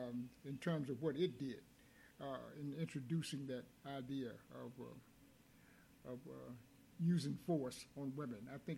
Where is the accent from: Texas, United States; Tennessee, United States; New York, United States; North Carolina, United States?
North Carolina, United States; Durham; we both you and I came from Durham, North Carolina, and those folks there, those elders there, they did not believe that.